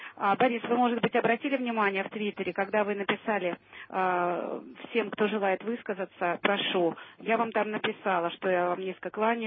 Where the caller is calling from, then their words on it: Moscow, Russia; Я из Москвы звоню.